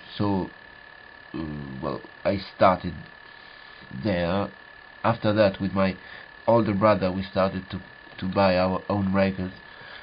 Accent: Perugia, Umbria, Italy; now in Paris, France; I was born in Perugia, is a city in the center of Italy, between Florence and Rome. It's quite known for the jazz community because there's a very huge festival called Umbria Jazz, and I lived there until I came here to France

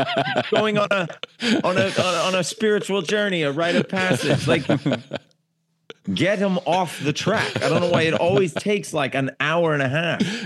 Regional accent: United States; now in United Kingdom; So I think because I sometimes talk about living here, being on trains, being American in Britain.

